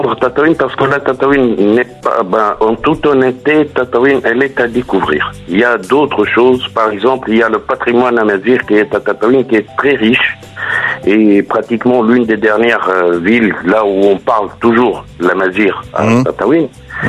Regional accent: Tataouine, Tataouine Governorate, Tunisia; De Tunisie, de Tataouine.

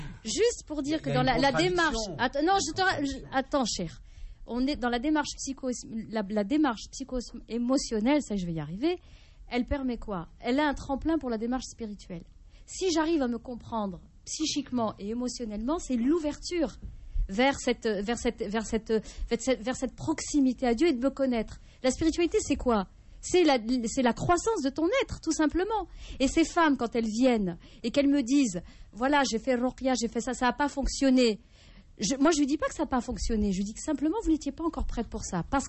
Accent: Morocco; now in France; moi, je suis marocaine, d'origine marocaine

